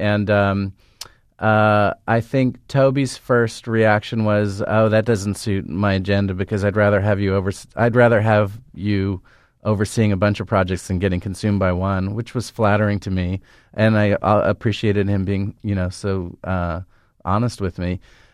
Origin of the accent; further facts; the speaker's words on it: San Antonio, Texas, United States; I grew up in San Antonio as a kid when the Spurs came into existence. And I have a lot of history with being an obnoxious kid in San Antonio